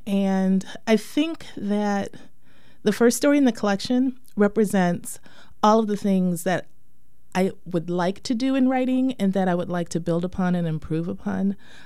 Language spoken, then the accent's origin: English; Michigan, United States; moved away as an adult; Well, I'm from Michigan. I was born in Detroit. Lived there when I was really young, and then we migrated to the suburbs. But I stayed in Michigan until I was almost 30